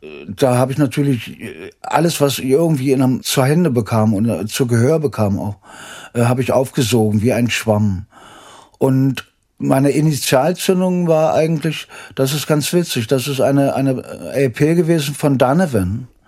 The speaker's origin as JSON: {"language": "German", "region": "Berlin", "country": "Germany", "tie": "born or raised there", "said": "Ich bin ja im Ostberlin geboren, in Adlershof. Und das war eben 49er Jahrgang."}